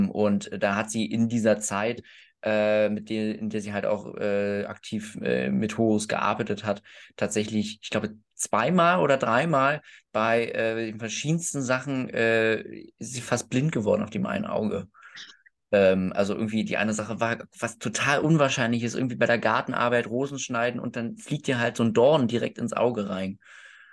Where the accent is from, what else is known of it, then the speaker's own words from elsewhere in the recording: Brandenburg, Germany; Also ich sage immer, ich bin aus Berlin, aber ich bin so ein bisschen aus, nördlich von Berlin auf dem Kuhdorf, wo man noch Kühe schubst.